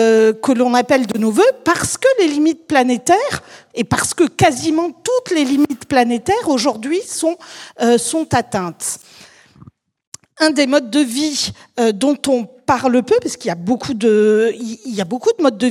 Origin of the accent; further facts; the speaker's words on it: Hayange, Grand Est, France; born there; Moi, je suis née à Hayange. Hayange, vous connaissez peut-être, c'est pas loin de Florange.